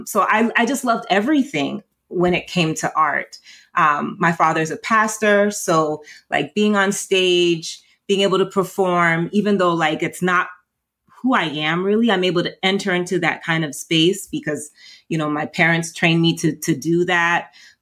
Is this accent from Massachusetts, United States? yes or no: yes; Massachusetts, United States; also born or lived in New Jersey; So my parents are Haitian. I was first born generation here in New Jersey, but I grew up in Massachusetts.